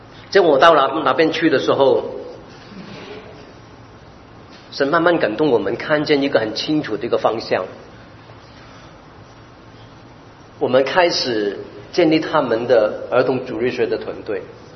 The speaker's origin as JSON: {"language": "Chinese", "country": "Hong Kong", "tie": "born or raised there", "second_language": "Chinese", "lives_now": "Canada", "said": "听到我的口音是我是香港土生土长"}